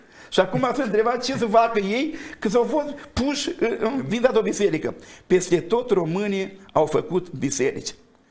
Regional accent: Romania; Dar acum eu sunt român, sunt naționalist, foarte naționalist, și cred că cu națiunea asta Dumnezeu a avut un plan.

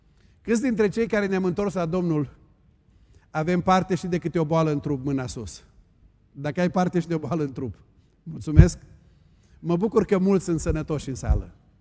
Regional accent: Burzuc, Bihor County, Romania; born there; Eu m-am născut la Burzuc, într-o casă de oameni săraci și simpli. Tata a avut 6 clase primare, mama n-a avut nicio clasă. M-am născut la capătul satului și la marginea pădurii.

